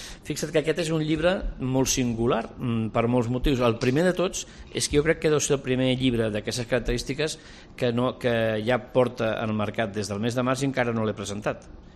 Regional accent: Terrassa, Catalonia, Spain; born there; moved away as an adult; also born or lived in Girona; jo vivia a Girona, jo vaig viure, jo sóc nascut a Terrassa, vaig estudiar a l'Autònoma de Barcelona, vaig fer la carrera allà, després vaig treballar un temps a Barcelona i me'n vaig anar a Girona quan jo tenia 31 anys

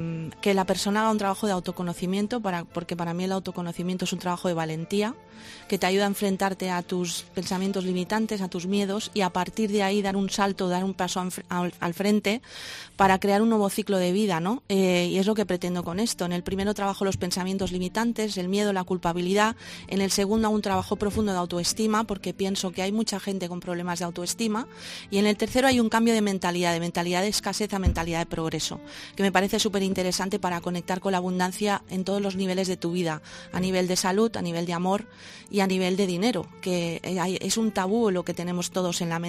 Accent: Barcelona, Catalonia, Spain; Yo de Barcelona, nací en Barcelona, mi madre era malagueña y mi padre portugués.

